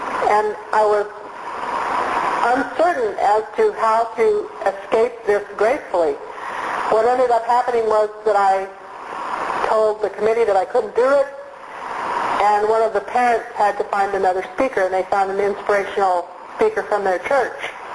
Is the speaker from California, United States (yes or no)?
yes; Bakersfield, California, United States; So I grew up in Bakersfield, and when I was 8 years old, approximately